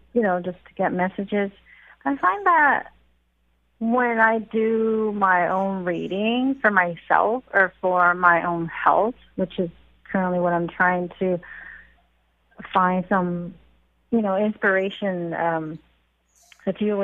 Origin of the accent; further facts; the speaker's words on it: Victoria, British Columbia, Canada; I'm from Victoria.